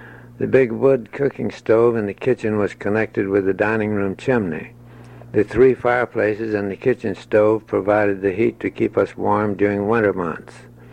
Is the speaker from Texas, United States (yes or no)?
yes; Beeville, Texas, United States; born there; I was born in Beeville on July 23, 1894, the youngest of eight children